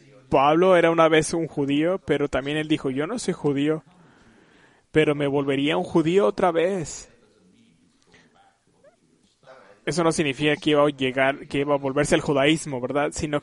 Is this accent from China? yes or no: yes; China; now in United States; Yo soy chino y estoy por los chinos. En parte soy asiático. Pero somos 5% menos de la población de Estados Unidos.